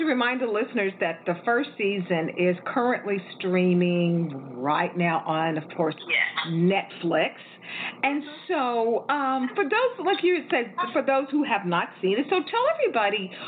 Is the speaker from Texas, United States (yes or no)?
yes; Houston, Texas, United States; I'm also from Texas. I'm from Houston.